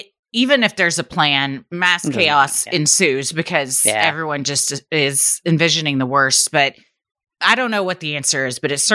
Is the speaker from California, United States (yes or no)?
yes; San Diego, California, United States; I was born and raised in San Diego, and growing up there, I've run into some small brushes with true crime.